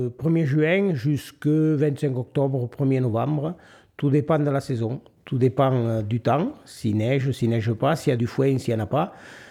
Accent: Aston, Occitanie, France; born there; je suis né à Aston il y a 68 ans.

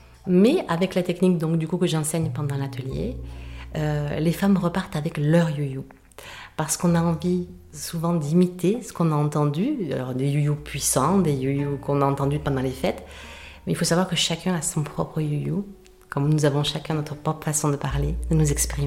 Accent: Algeria; Moi-même, je viens d'Algérie.

